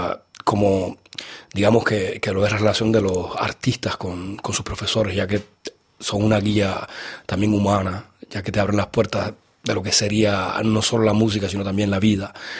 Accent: Cuba; porque siendo cubano, siendo caribeño y tocando música clásica, digamos que era necesario respirar el aire de Europa

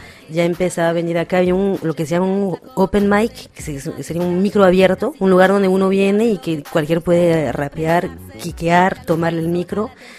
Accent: Nanterre, Île-de-France, France; also born or lived in Paris; Yo nací acá, en París, y unas dos semanas después llegamos en Nanterre, donde he pasado casi toda mi vida.

